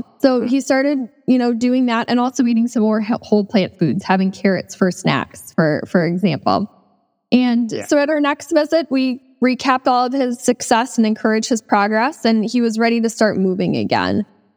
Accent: Midwest, United States; I'm from the Midwest, and so there's a lot of snow and cold weather up there.

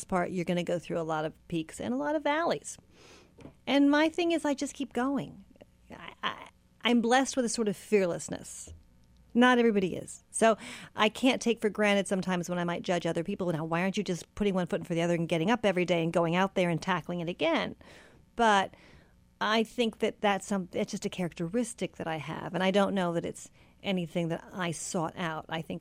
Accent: California, United States; now in New York, United States; Sort of. I'm a New Yorker by way of California.

